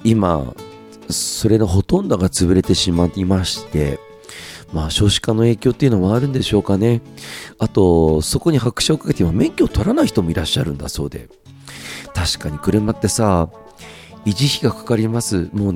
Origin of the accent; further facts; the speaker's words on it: Kawaguchi, Saitama, Japan; 僕のその、生まれ育ったところ、まあ、埼玉県の川口というところなんですけれども